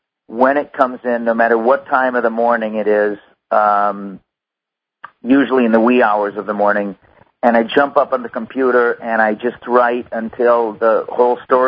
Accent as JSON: {"language": "English", "country": "United States", "tie": "born or raised there", "said": "Of course, I grew up in the United States, so all over the United States, many places in Mexico."}